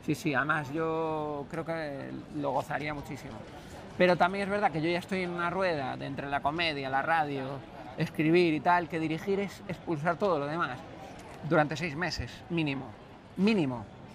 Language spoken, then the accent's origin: Spanish; Canary Islands, Spain; born there; yo vengo a ser gallego, gallego, gallego. Eso a mi madre le partía el corazón. Porque yo nací en Canarias